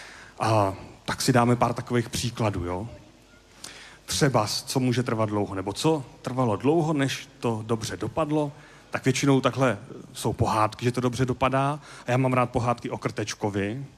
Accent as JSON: {"language": "Czech", "region": "Prague", "country": "Czechia", "said": "já jsem z Prahy"}